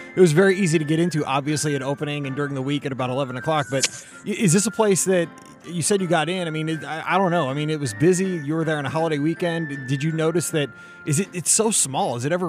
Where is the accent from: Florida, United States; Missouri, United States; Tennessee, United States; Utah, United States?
Missouri, United States; St. Louis; I had like eight different kinds of sushi, and I'm from St. Louis.